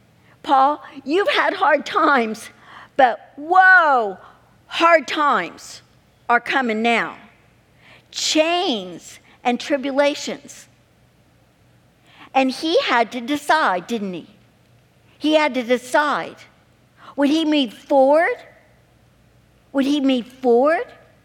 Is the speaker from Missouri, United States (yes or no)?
yes; Missouri, United States; I am from Missouri